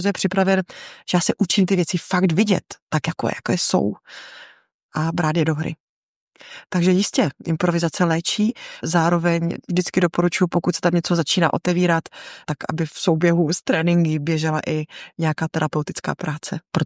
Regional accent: Ostrava, Moravian-Silesian Region, Czechia; protože jsem původem z Ostravy

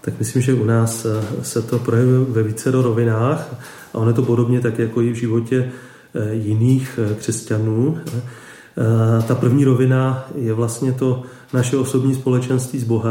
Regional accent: Pozořice, South Moravian Region, Czechia; a pocházím od Brna z farnosti Pozořice

